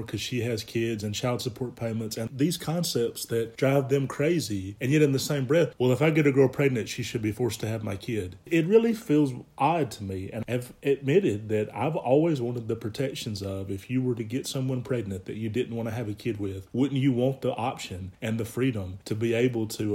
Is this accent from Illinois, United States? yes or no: no; Alabama, United States; felt very reminiscent to me of the social conservatives that I grew up with in Alabama.